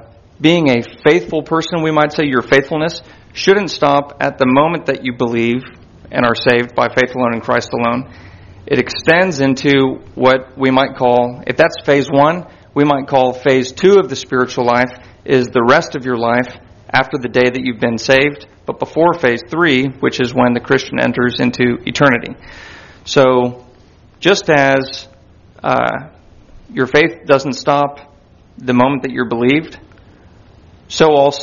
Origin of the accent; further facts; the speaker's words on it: Kansas, United States; now in Houston, United States; born and raised in Kansas, attended the University of Kansas, and received a bachelor's of economics.